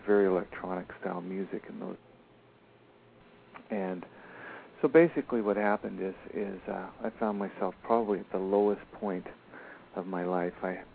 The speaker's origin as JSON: {"language": "English", "town": "Victoria", "region": "British Columbia", "country": "Canada", "tie": "born or raised there", "said": "I moved away from my hometown, which was Victoria, B.C., and I drove to Vancouver, and I joined a band."}